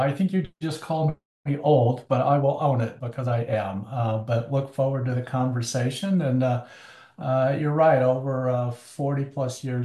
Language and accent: English; Arkansas, United States; I grew up in the Arkansas Ozarks, and I spent part of the summer at the University of Arkansas in a physics program.